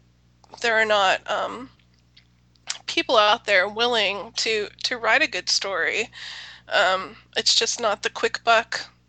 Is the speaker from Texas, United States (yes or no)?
yes; Dallas, Texas, United States; I mean, I grew up in Texas. I remember watching the space shuttle come back in.